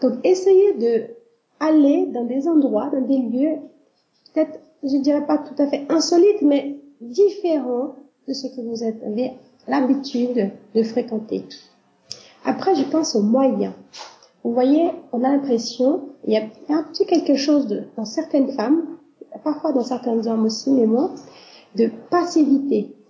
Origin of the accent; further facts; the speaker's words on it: Brazil; French is a second language; je suis brésilienne